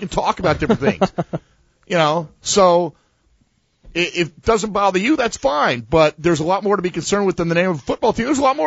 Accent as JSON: {"language": "English", "region": "East Coast", "country": "United States", "tie": "born or raised there", "said": "Then, as a kid, not a particularly affluent kid growing up on the East Coast, Tony, the idea that I'd ever set foot in the state of California was pretty much a pipe dream."}